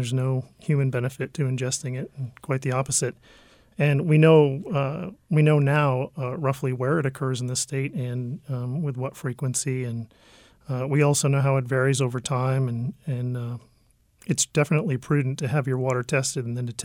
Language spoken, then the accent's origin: English; Exeter, New Hampshire, United States; I grew up in Exeter, where the jailhouse spring is located, and we made weekly visits to that spring